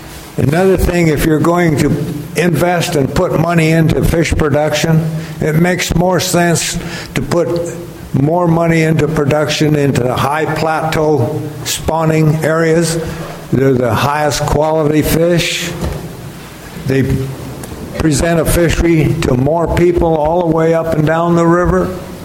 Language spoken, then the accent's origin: English; Colville, Washington, United States; And by the way, I was born in Colville, Washington, Gary's area. My mother's folks had a big ranch north of Northport.